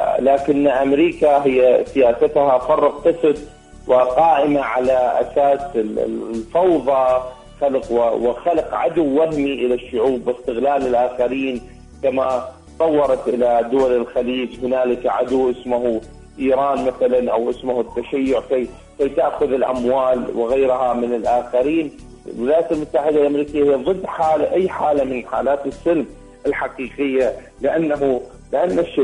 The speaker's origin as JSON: {"language": "Arabic", "country": "Iraq", "said": "من العراق، شكرا جزيلا لكم"}